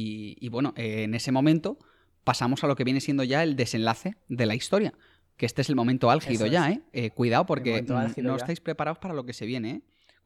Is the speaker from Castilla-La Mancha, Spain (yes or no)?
no; Basque Country, Spain; now in Cantabria, Spain; tengo 29 años y soy un vasco adoptado por Cantabria